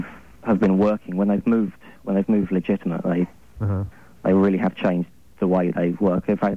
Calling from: London, United Kingdom; I'm calling from London, England.

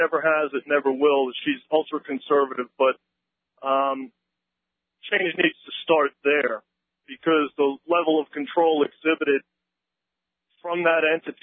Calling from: Blairstown, New Jersey, United States; Calling from Blairstown, New Jersey.

